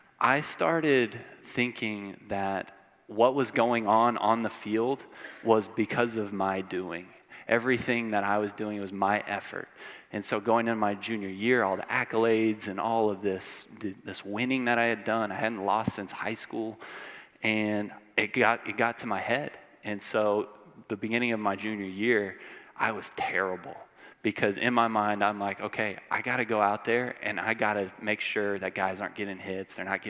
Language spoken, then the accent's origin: English; Houston, Texas, United States; So I grew up in Houston, Texas. I was born to a baseball family.